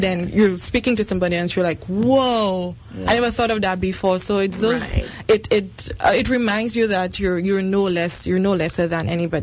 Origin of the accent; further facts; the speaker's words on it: St. Lucia; It was, I mean, you come there thinking, okay, I'm from St. Lucia, this small island thing.